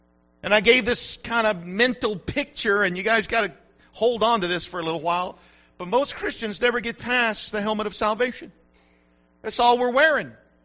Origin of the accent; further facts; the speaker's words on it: United States; I am an American.